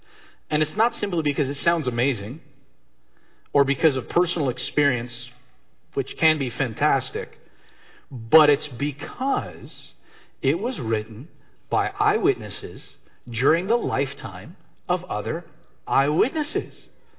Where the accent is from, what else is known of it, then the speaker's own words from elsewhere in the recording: Timmins, Ontario, Canada; I'm from born and raised in Timmins, Ontario.